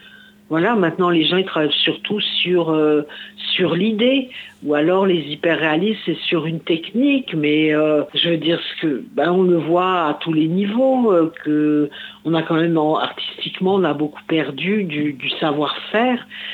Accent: Paris, Île-de-France, France; now in Dordogne, France; au départ, je viens de Paris. Voilà, je vis en Dordogne depuis bien longtemps.

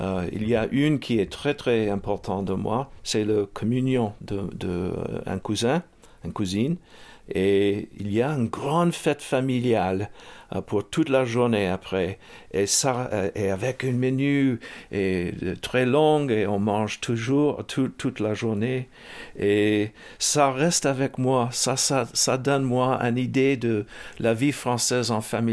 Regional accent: Evansville, Indiana, United States; born there; French is a second language; Je suis né en Evansville, Indiana. C'est dans le centre, le Midwest, on dit ça. Et c'est le parc qui est très plat. C'est absolument le contre de la Dordogne. Toutes les rues sont plates

